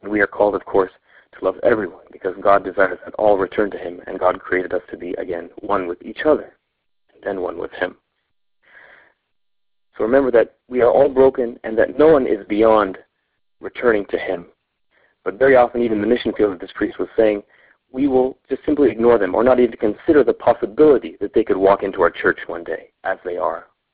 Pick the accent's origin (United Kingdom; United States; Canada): Canada; Vancouver, British Columbia; near my hometown in Vancouver, B.C., up in Western Canada.